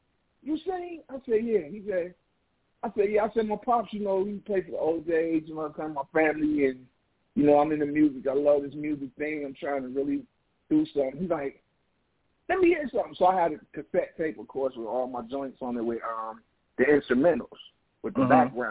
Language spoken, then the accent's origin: English; Cleveland, Ohio, United States; man, I'm from Cleveland. I want to come to New York. I sing.